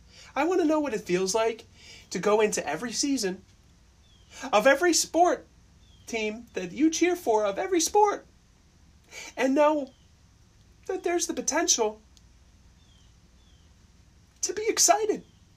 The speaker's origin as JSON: {"language": "English", "region": "Maryland", "country": "United States", "said": "You know, being from Southern Maryland, I'll be honest with all of our listeners now. I'm not from New York."}